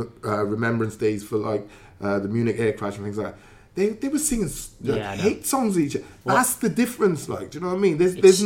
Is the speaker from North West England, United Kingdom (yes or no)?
no; Cardiff, Wales, United Kingdom; born there; Maybe because I'm Welsh as well. I'm Cardiff born.